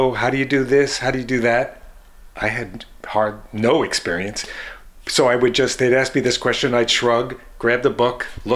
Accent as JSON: {"language": "English", "region": "New York", "country": "United States", "lives_now": "Vermont, United States", "said": "And especially being a New Yorker, we did not have this immediate connection."}